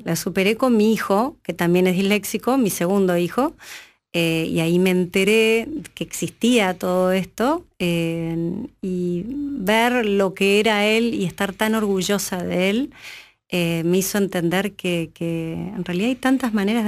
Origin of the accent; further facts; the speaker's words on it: Buenos Aires, Argentina; born there; Nací en Buenos Aires.